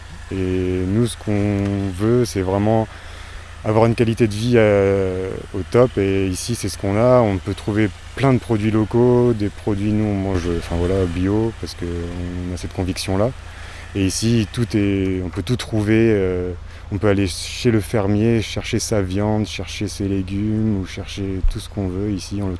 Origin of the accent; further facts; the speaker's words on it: Beauvais, Hauts-de-France, France; Alors, au départ, moi, je suis du Nord, je viens de Picardie, de Beauvais exactement.